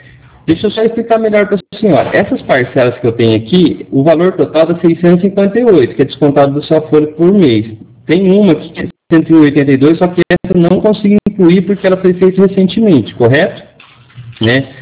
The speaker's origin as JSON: {"language": "Portuguese", "town": "Cornélio Procópio", "region": "Paraná", "country": "Brazil", "said": "eu sou de Cornélio Procópio, Paraná."}